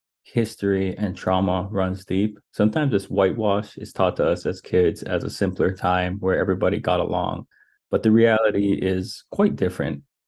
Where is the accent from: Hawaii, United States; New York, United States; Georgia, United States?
Hawaii, United States; first language Hawaiian Pidgin English; That's why I learned my first language was Pidgin English, because they had to combine all their languages together to rise up and start the worker revolution in Hawaii against the sugar barons.